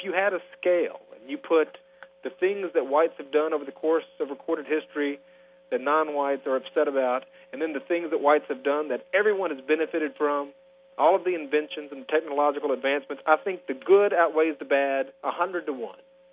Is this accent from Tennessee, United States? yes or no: yes; Tennessee, United States; being a Southerner, and more specifically, being a Tennessean, born and raised here.